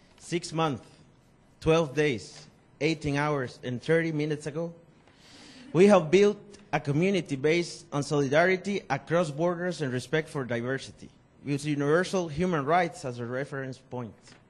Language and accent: English; Honduras; and I am from Honduras.